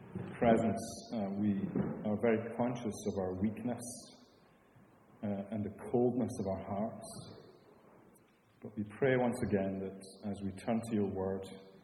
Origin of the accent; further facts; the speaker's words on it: Scotland, United Kingdom; I'm a Scotsman, come from Ayrshire. I work in Solihull, but I just want to let you know that I don't have an accent.